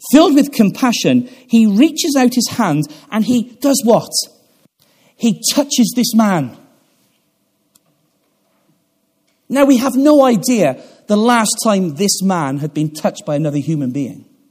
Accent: Stroud, South West England, United Kingdom; When I was a little boy, growing up in Stroud in Gloucestershire

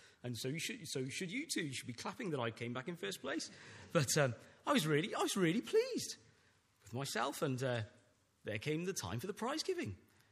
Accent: Llanishen, Wales, United Kingdom; I said, I'm from Lanishan.

